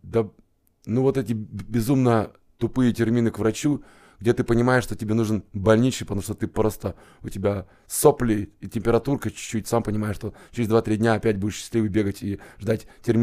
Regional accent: Siberia, Russia; Но у нас, знаешь, чтобы не подумали, мы тут не суперпатриоты, мы всех любим. Просто мы из Сибири.

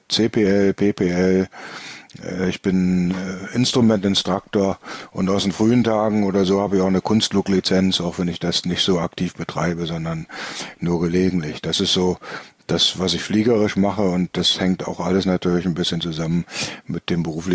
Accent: Bremen, Germany; born there; now in Mörfelden-Walldorf, Germany; zu Hause in Mörfelden-Walldorf. Das ist gleich bei Egelsbach um die Ecke. Ich bin 1957 geboren in Bremen.

